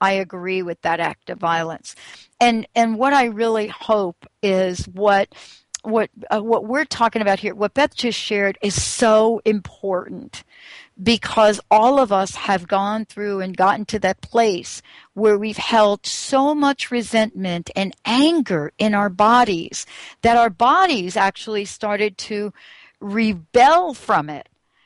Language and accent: English; New York, United States; because I'm actually from New York. I was born in New York.